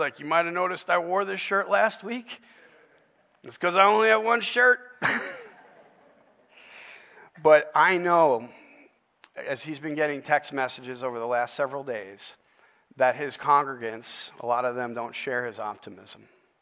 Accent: New York, United States; I grew up in New York, I worked at a pizzeria.

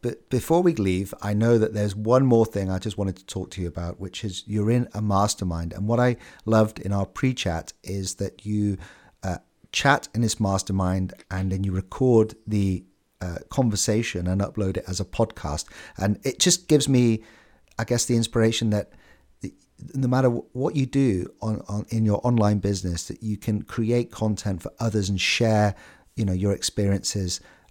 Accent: United Kingdom; I'm a Brit.

